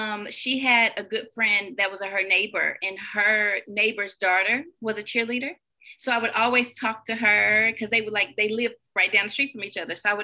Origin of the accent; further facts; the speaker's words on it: Dallas, Texas, United States; You know, the family values that is so embedded in the culture. In Dallas and I guess the South in general